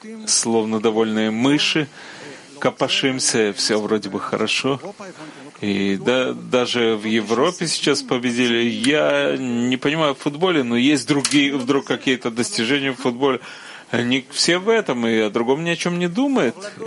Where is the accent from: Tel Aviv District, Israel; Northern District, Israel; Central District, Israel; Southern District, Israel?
Southern District, Israel; Beersheba; Russian is a second language; я из Бершевы.